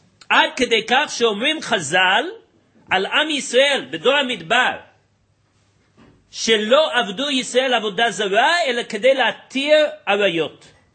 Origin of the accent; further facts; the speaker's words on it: United States; אני זוכר בתור ילד, גדלתי בתוך התרבות המערבית באמריקה